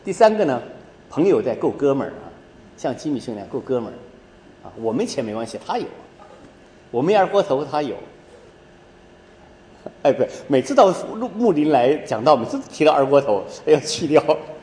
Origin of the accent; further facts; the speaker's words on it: China; 咱们中国经历了长久长久的一些苦难的日子，终于我们中国人呢